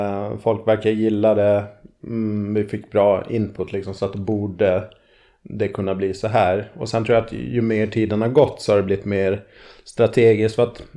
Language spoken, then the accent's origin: Swedish; Gotland, Sweden; moved away as an adult; now in Stockholm, Sweden; Nej, jag är uppvuxen på Gotland och flyttade därifrån efter gymnasiet.